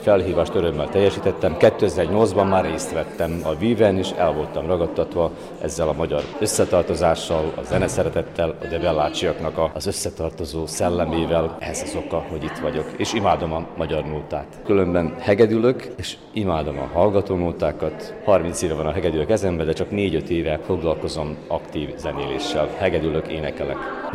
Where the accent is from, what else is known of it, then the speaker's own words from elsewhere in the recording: Torda, Vojvodina, Serbia; born there; now in Bajmok, Serbia; Bajmokról jöttem, különben tordai születésű